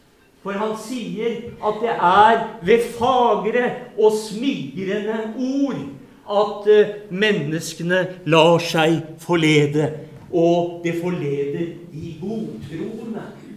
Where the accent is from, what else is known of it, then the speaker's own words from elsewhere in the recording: Drammen, Buskerud, Norway; Jeg husker da jeg vokste opp i Drammen.